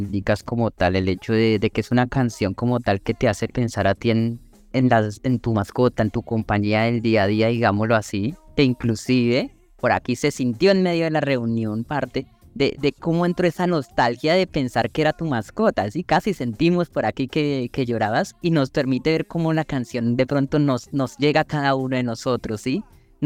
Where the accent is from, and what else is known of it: Colombia